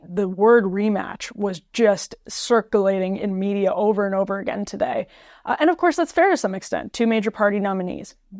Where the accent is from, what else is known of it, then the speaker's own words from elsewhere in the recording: Wisconsin, United States; I mean, I'm from Wisconsin, I can see the type of RFK Jr. voter